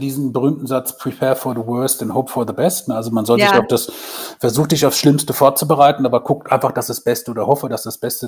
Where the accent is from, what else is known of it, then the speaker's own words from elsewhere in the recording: Frankfurt, Hesse, Germany; aber habe ich als Frankfurter überhaupt kein Verständnis für, wie man nach Frankfurt fahren kann und nicht ins Eichkatzel gehen kann.